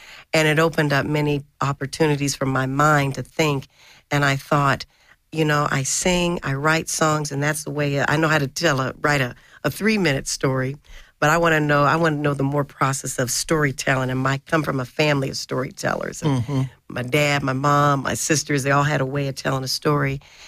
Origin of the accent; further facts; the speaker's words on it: Kenton, Ohio, United States; also born or lived in West Virginia; And I was born in West Virginia, grew up in a little town called Kenton, Ohio.